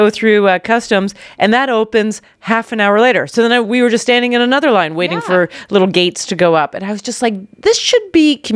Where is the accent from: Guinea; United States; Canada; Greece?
Canada; Also, I grew up in Canada.